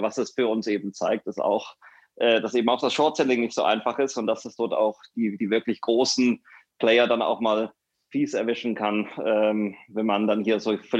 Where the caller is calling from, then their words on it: Munich, Bavaria, Germany; ich bin aus München zugeschaltet.